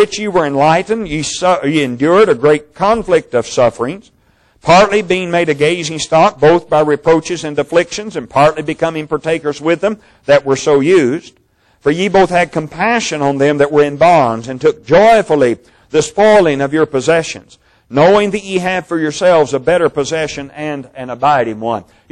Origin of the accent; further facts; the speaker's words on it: Kentucky, United States; You know, when I was growing up in Kentucky, I didn't get to see too many large boats.